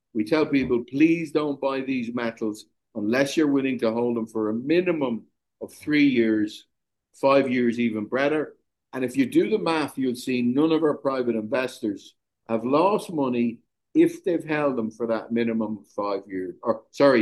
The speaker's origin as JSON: {"language": "English", "country": "Ireland", "said": "I'm Irish. I live in Ireland. I'm in the Americas at the moment, but I'm usually, between Ireland and America or Germany."}